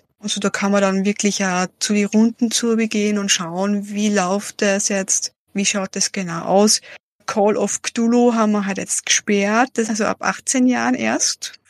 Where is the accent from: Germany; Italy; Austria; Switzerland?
Austria; Salzburg; now in Lamprechtshausen, Austria; Ich bin ja ursprünglich aus Salzburg